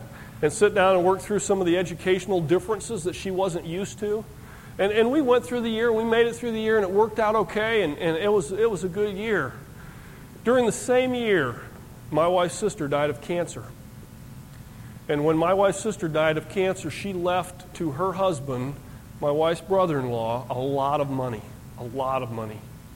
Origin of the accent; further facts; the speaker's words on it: Michigan, United States; now in Texas, United States; Growing up in Michigan, you know, you can't drive a foreign car. And I figured, you know, since now I live in Texas, I'll branch out, drive a foreign car.